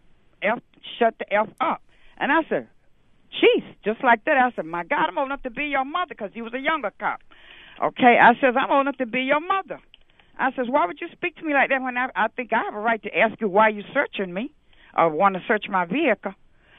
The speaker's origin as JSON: {"language": "English", "region": "the South", "country": "United States", "said": "because I'm originally from the South, and they train us a little different than up here."}